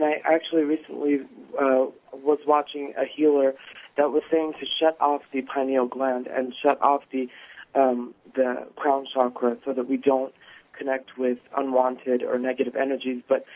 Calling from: California, United States; I'm calling from California.

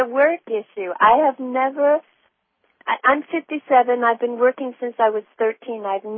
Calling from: Hamden, Connecticut, United States; from Hamden, Connecticut.

